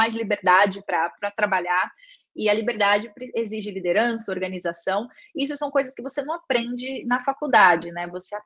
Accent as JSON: {"language": "Portuguese", "region": "São Paulo", "country": "Brazil", "said": "Como eu estudei numa escola privada em São Paulo, e eu sou da Zona Leste"}